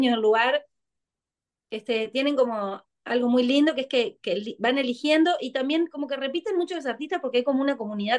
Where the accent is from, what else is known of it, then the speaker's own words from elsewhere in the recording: Canelones, Uruguay; somos falsos canarios nosotros, ¿no?